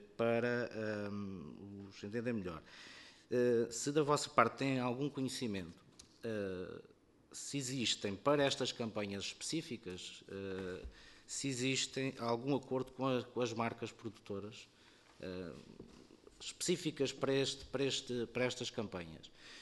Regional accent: Setúbal, Portugal; Em Setúbal, porque eu sou de Setúbal, que nós não temos qualquer centro comercial

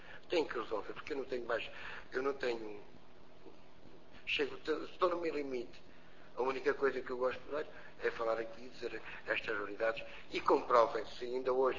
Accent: Portugal; Eu sou português, vou aderir, estou a português. Nasci cá

